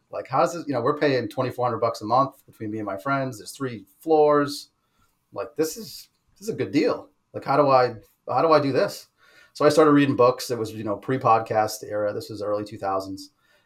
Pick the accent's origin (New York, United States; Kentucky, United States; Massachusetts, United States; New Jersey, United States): Massachusetts, United States; Boston; I graduated with a degree in mechanical engineering, came up to Boston. I'm from the Boston area and started a job for a defense contractor.